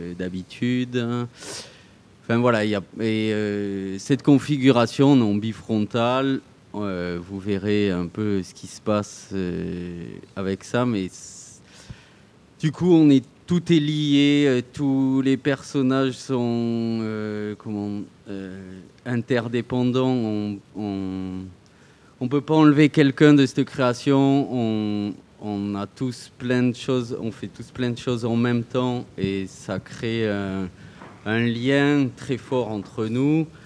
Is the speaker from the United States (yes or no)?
no; Occitanie, France; Ouais, je viens de l'Aveyron.